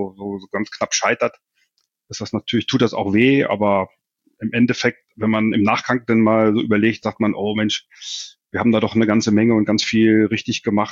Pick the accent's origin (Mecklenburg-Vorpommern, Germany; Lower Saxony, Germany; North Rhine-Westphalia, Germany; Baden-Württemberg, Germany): Lower Saxony, Germany; Hannover; jetzt auch gerade als Hannoveraner